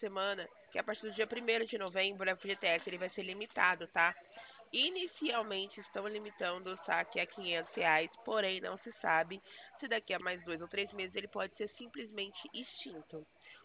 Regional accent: Barretos, São Paulo, Brazil; Aqui nós somos da região de Barretos, interior de São Paulo.

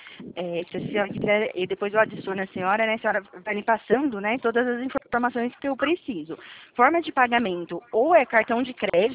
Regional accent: Araras, São Paulo, Brazil; eu sou daqui de Araras, do ladinho.

